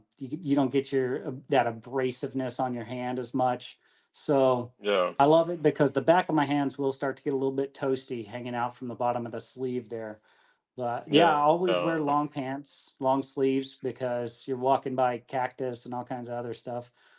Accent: Beaumont, Texas, United States; moved away as an adult; now in Arizona, United States; But yes, I growing up in Texas, I dealt with ticks there, and I'm so happy that that's not a thing here.

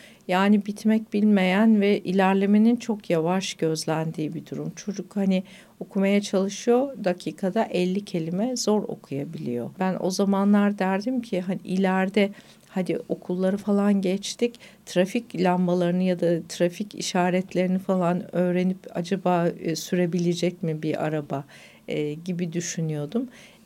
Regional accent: Kayseri, Turkey; born there; Kayseri doğumluyum. 5 yaşında okumayı yazmayı söktüm. Kayseri Lisesi mezunuyum.

